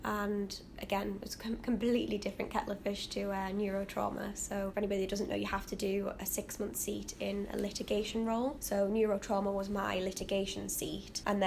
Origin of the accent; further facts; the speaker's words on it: Durham, North East England, United Kingdom; So for me, I was born in Durham